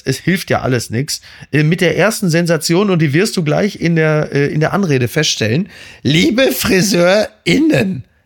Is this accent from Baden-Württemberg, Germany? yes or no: no; Castrop-Rauxel, North Rhine-Westphalia, Germany; ich komme aus Castrop-Rauxel, die ganze Stadt ist voller Geissens, nur mit weniger Geld.